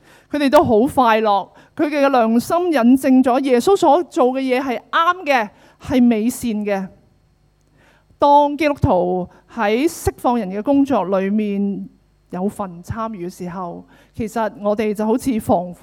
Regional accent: Hong Kong; 我们香港人有个说话，吃花生呢？

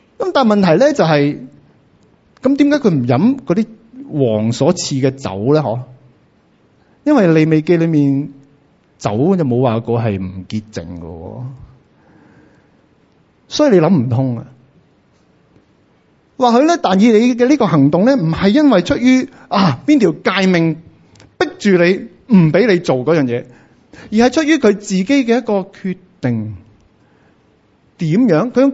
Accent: China; 即係我哋中國人拜偶像咧，都會擺個橙、擺個碌柚喺度㗎

